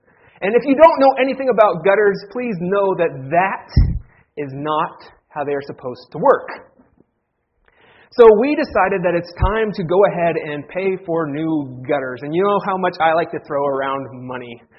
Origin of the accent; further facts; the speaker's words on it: Ohio, United States; my wife grew up in Nebraska, I grew up in Ohio, and every year we have this little competition within our household.